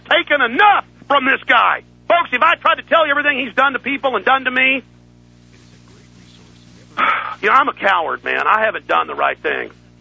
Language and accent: English; Texas, United States; I'm from Texas.